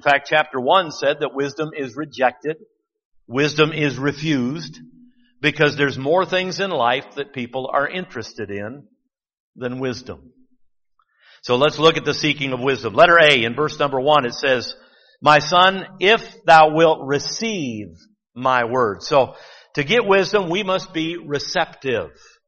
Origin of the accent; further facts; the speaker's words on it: Livonia, Michigan, United States; I think of when I was growing up in Livonia